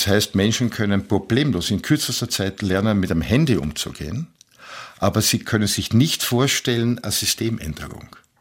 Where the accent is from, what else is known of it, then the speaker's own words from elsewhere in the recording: Vienna, Austria; also born or lived in Lower Austria; Also ich bin Wiener, Niederösterreicher. Das ist so die Region, in der ich lebe, meinen Alltag habe, wo ich aufgewachsen bin. Und Europäer der Idee nach und auch der Praxis.